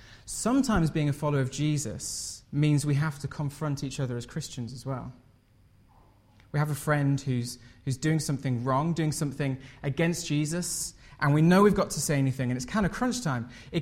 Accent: Hull, Yorkshire and the Humber, United Kingdom; I grew up in Hull, which is in Yorkshire, if you don't know it. It's a wonderful place.

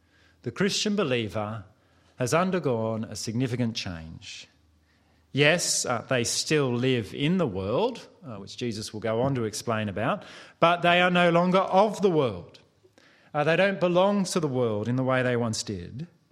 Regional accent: Australia; And I should say, as an Australian living here for a number of years now, I haven't experienced any of the latter

